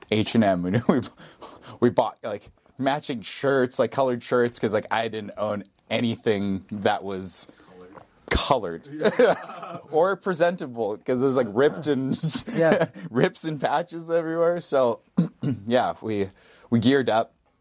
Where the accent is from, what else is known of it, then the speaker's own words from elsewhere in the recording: Calgary, Alberta, Canada; from Calgary. I'm a DJ producer.